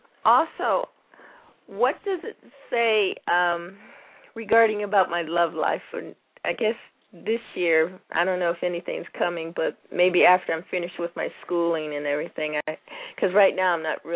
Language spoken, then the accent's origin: English; Florida, United States; I'm originally from South Florida, so you can imagine. I've been in the military, too, so I've traveled a lot. So I was raised in South Florida.